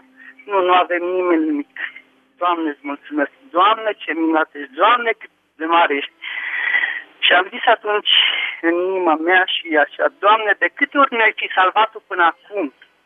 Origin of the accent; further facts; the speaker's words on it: Merișani, Argeș, Romania; Sunt din Merișani, Argeș.